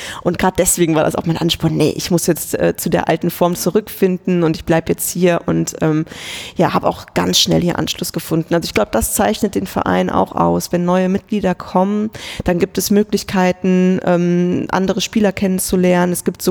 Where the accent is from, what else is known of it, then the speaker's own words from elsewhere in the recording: Kevelaer, North Rhine-Westphalia, Germany; ich war damals im Verein TC Grün-Weiß Kevela. Das ist der Ort, in dem ich geboren wurde, wo ich herkomme. Das ist am Niederrhein.